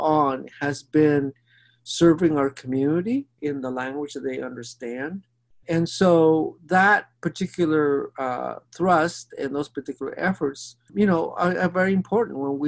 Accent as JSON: {"language": "English", "town": "Healdsburg", "region": "California", "country": "United States", "tie": "born or raised there", "said": "So that was the culture I grew up in poverty in Healdsburg, California, which is now considered part of the Bay Area."}